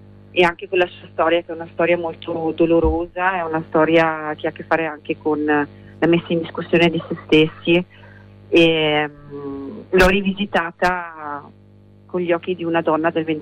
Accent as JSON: {"language": "Italian", "region": "Veneto", "country": "Italy", "accent": "Venetian", "first_language": "Venetian", "said": "Essendo questo un disco fatto proprio in dialetto veneto, che come si sente dal mio accento è la mia lingua madre."}